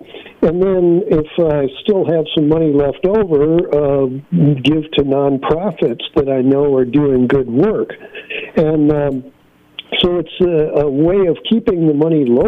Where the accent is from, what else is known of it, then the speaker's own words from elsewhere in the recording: Missouri, United States; I'm originally from Missouri. The usury laws out there were at 7%.